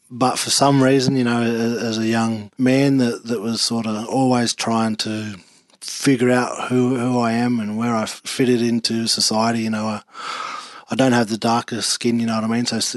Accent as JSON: {"language": "English", "town": "Dubbo", "region": "New South Wales", "country": "Australia", "tie": "born or raised there", "said": "So, but yeah, growing up in Dubbo was good. There was a time where we'd swim in the rivers and ride push bikes."}